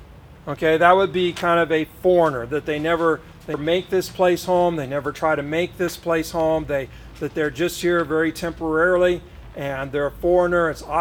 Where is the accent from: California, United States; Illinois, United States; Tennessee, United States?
California, United States; everybody's looking at me like, where are you from? I'm from Southern California.